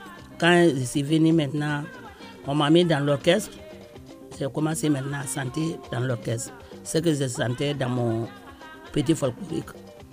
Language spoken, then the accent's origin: French; Nzérékoré, Nzérékoré Region, Guinea; Oui, je suis de Zérékoré.